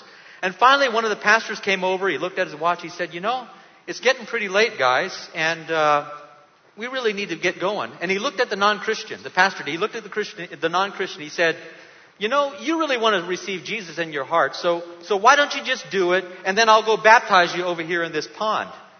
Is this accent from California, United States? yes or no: yes; San Diego, California, United States; I'm originally from San Diego, and there's a beautiful park there. It's called Balboa Park.